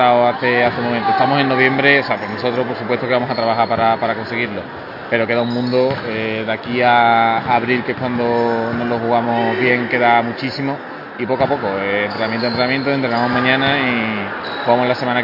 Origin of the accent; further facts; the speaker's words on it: Seville, Andalusia, Spain; also born or lived in Huelva; now in Madrid, Spain; vengo de Sevilla